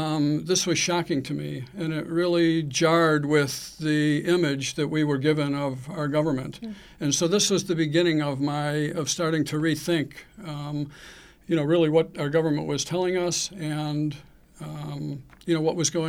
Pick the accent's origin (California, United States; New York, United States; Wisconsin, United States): New York, United States; Buffalo; Well, it did. I grew up in Buffalo, New York. It was at that time a very heavily industrialized city.